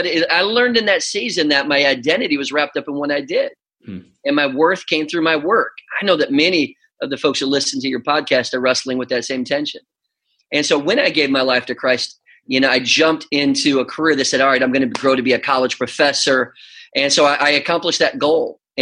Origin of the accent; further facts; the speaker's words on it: Minnesota, United States; I grew up in Minnesota, and I grew up a wrestler.